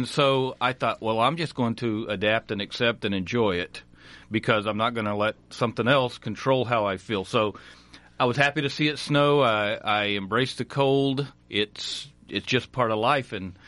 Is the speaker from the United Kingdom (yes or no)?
no; Colorado, United States; now in Iowa, United States; I've lived in Iowa now for a couple of years. I came from Colorado, way up in the mountains.